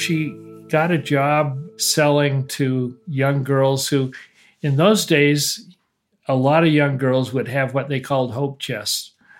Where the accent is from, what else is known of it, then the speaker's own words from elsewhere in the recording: Eagle Rock, California, United States; I grew up in Eagle Rock, but our ward was a part of the Glendale Stake in Southern California.